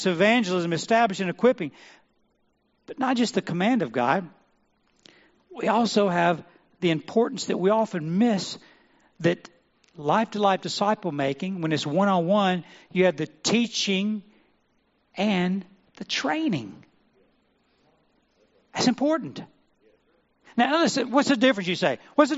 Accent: Monroeville, Alabama, United States; I'm from Monroeville, and y'all from Monroe. I'm a Monroe County boy

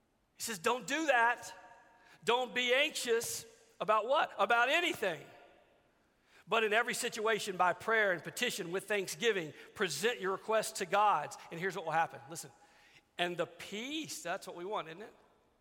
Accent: Louisiana, United States; I grew up in Louisiana, and we had hurricanes and tornadoes like every other Wednesday, a lot.

